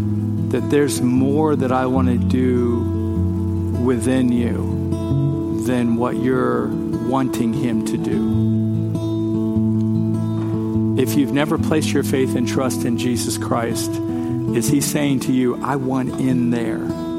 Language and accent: English; Texas, United States; born there; I was born in Texas, and I'm a fan of Texas history.